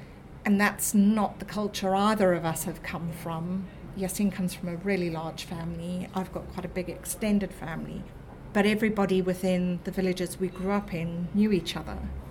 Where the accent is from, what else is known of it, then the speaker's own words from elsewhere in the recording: South Africa; also born or lived in Zimbabwe; I was born in Rhodesia, grew up in South Africa.